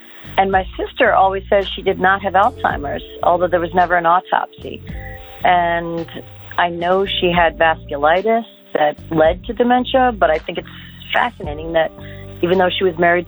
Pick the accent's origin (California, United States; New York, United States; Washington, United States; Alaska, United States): New York, United States; Staten Island; from Staten Island, New York, and I just said goodbye to my sister today, who's visiting from Chicago